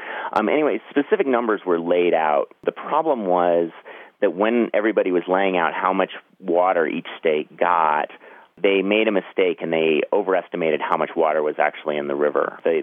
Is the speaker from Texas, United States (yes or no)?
no; Colorado, United States; The place where I grew up in Western Colorado, my family actually has a small farm and we have water rights.